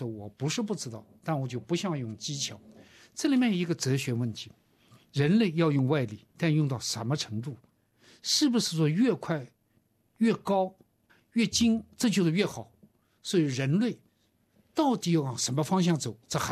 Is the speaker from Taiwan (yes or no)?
no; China; 人类特别我们中国人啊，求永生是一个长久的概念